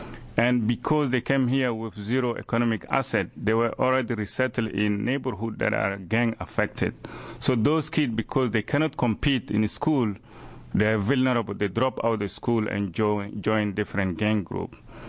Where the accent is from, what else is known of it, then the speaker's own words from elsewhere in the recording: Chad; I am originally from Chad.